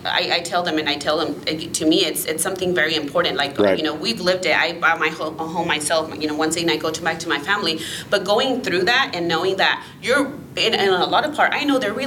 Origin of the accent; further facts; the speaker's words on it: Mexico; I'm from Mexico, but I obviously work with people from like Central America